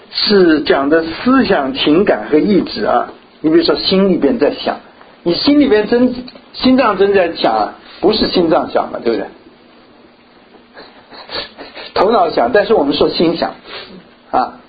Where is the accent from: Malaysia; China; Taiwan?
China; 我从大陆来，我们知道大陆一直是斗士貔貅啊